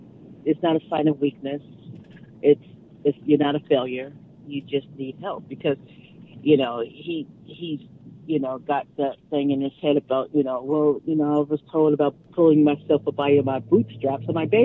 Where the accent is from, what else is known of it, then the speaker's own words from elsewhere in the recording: California, United States; born there; at least I was born in California.